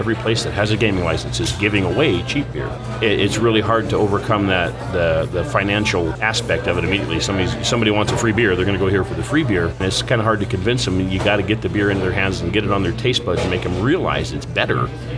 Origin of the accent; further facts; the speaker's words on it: Missouri, United States; also born or lived in Arkansas; I'm from Missouri and Arkansas, so there's a little bit of backwoods stuff going on.